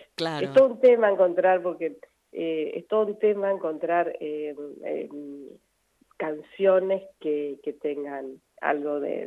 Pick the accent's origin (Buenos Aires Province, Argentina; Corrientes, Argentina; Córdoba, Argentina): Corrientes, Argentina; Esquina; yo soy de Esquina, una ciudad que está muy cerca de Entre Ríos, con la ruta nacional que atraviesa mi pueblo